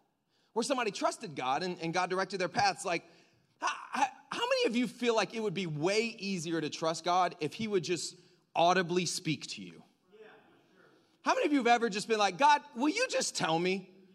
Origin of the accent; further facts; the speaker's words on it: the South, United States; Like I grew up in the South. You can probably tell because I use words like ain't and y'all, and I can get real twangy if you want me to, but I won't do that here.